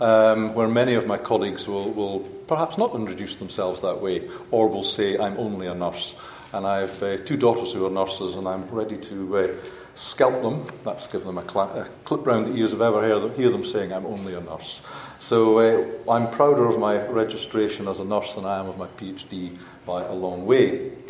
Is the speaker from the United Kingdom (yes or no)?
yes; Scotland, United Kingdom; because I'm a Scotsman.